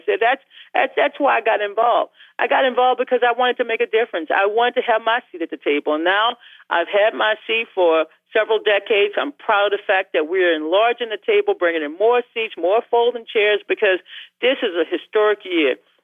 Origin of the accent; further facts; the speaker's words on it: Kenner, Louisiana, United States; also born or lived in New Orleans; I was born in New Orleans. I grew up in Kenner, which is right outside the city of New Orleans.